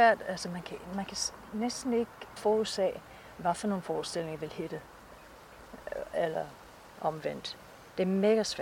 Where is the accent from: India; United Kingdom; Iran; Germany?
United Kingdom; England; Danish is a second language; now in Denmark; Jeg gør det, fordi for det første, jeg er englænder.